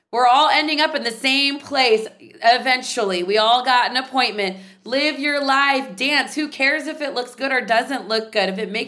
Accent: San Jose, California, United States; I grew up in San Jose, California.

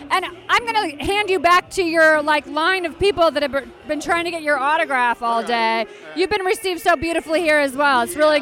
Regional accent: New York, United States; Oh, yeah. We're New York, too. We're East Coast, too.

